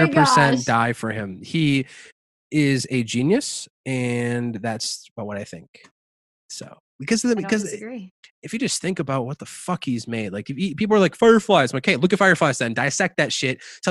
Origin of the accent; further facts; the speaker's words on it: Minnesota, United States; Hey, Adam, I'm from Minnesota